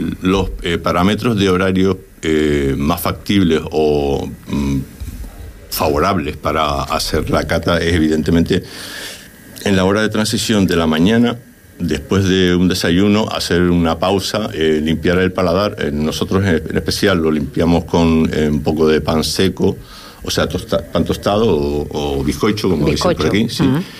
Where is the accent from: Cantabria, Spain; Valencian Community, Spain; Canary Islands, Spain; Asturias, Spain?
Canary Islands, Spain; now in Fuerteventura, Spain; Fuerteventura, que vivo aquí hace ya 10 años, es como mi segunda tierra y me siento majorero, aunque no sea de aquí, sea de Tenerife